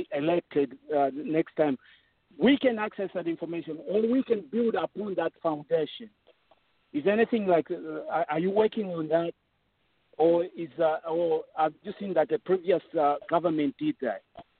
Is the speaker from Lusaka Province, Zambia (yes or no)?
no; Mufulira, Copperbelt, Zambia; I grew up in Mufulira and I attended Eastry Primary School.